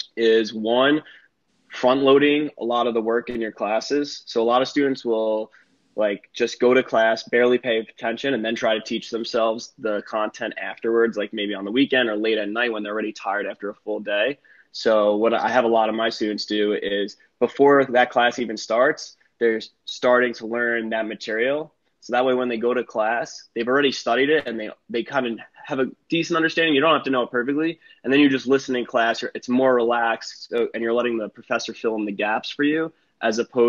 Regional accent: Long Island, New York, United States; I grew up on Long Island, New York, went to Cornell.

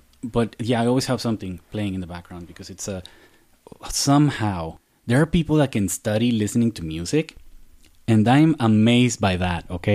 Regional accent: Baja California, Mexico; a story about me growing up in the Baja California desert, which was surreal from beginning to end.

